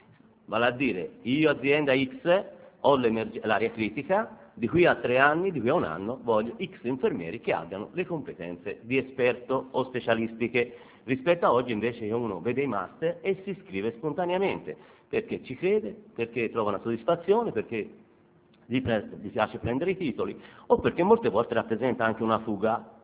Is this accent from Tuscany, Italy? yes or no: yes; Siena, Tuscany, Italy; io sono senese